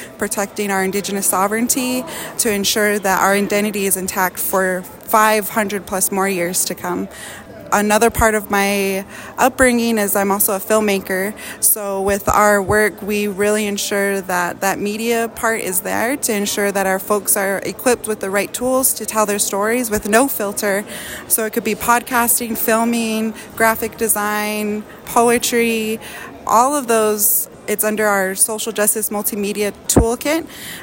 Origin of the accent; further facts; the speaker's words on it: New Mexico, United States; I'm originally from Chachalta, New Mexico, which is 20 miles south of Gallup.